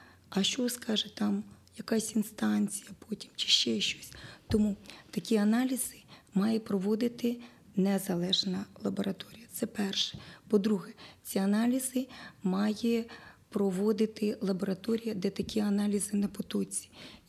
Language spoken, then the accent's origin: Ukrainian; Chernivtsi, Chernivtsi Oblast, Ukraine; Значить, ми, чернівчани, маємо написати лист.